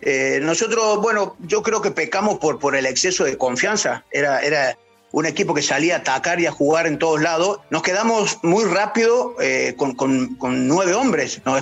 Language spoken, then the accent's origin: Spanish; Córdoba, Argentina; accent: Cordobés; Sí, no pronunciamos tanto las ceces como los porteños. Sí. Es una tonada más alargadita, sí.